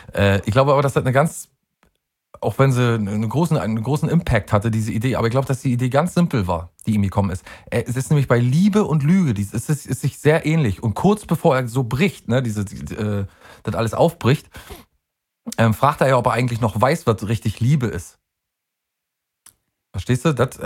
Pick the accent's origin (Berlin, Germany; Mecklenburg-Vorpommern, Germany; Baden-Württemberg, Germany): Mecklenburg-Vorpommern, Germany; Genau gesagt, da, wo ich herkomme, nämlich in Mecklenburg-Vorpommern.